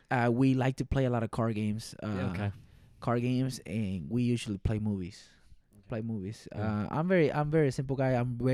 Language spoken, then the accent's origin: English; Venezuela; also born or lived in New York, United States; I was born here, but I was raised in Venezuela.